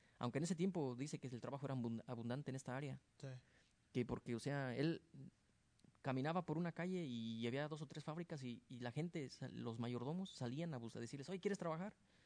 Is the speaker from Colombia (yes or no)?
no; Michoacán, Mexico; pero para el área donde somos nosotros, allá de Michoacán, que le llaman pinole